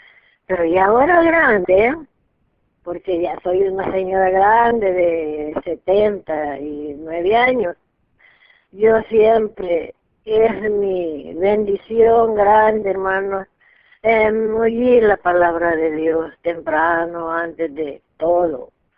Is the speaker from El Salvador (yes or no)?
yes; El Salvador; now in California, United States; yo soy de El Salvador, pero oigo a través de la Biblia Radio Nueva Vida, aquí en California.